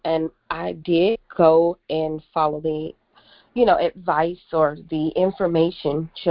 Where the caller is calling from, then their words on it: Georgia, United States; Hi, I'm calling from Georgia.